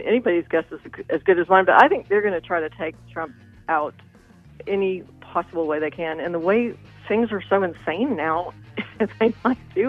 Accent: Arkansas, United States; So at that time, I grew up actually in Arkansas

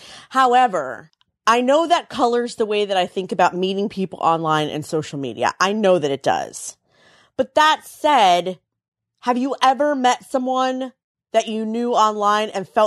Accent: Frederick, Maryland, United States; I grew up in Frederick, Maryland. It's near the mountains. And at the time, it was not as developed as it even is now, which isn't saying much. But, like, it's an hour north of Washington, an hour east of Baltimore.

